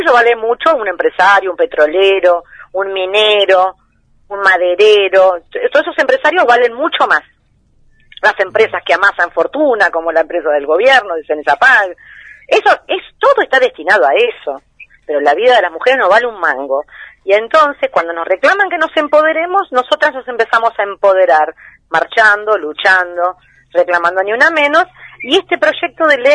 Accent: Neuquén, Argentina; Yo soy neuquina

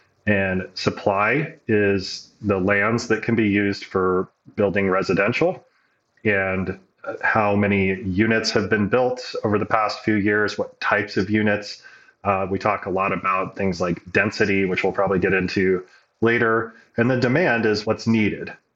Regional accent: Boise, Idaho, United States; now in Moscow, United States; I grew up in Boise and moved up here to go to college at the University of Idaho and have mostly stuck around since then.

